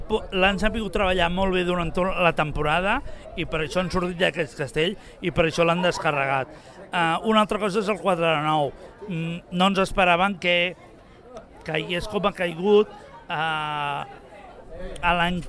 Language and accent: Catalan; Tarragona, Catalonia, Spain; Cal dir, com a tarragoní que sóc